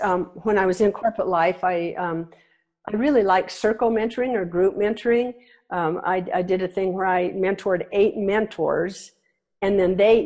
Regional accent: Nebraska, United States; I grew up in Nebraska.

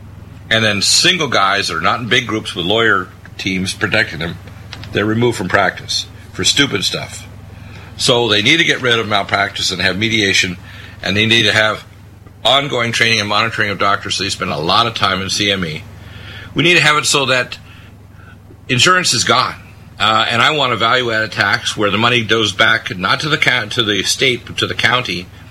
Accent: Detroit, Michigan, United States; born there; also born or lived in Canada; I'm an American born in Detroit, but the first part of my career I lived in Canada.

